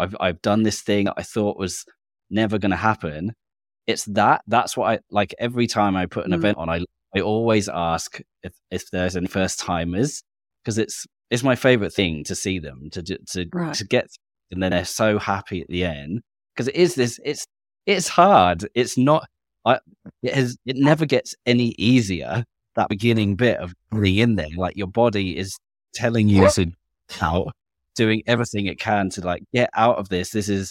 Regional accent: England, United Kingdom; Being English, British, not cold water with like the beach

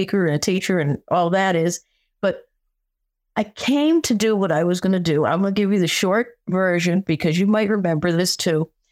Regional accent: Connecticut, United States; I grew up on the East Coast. Some people know I'm from Connecticut originally.

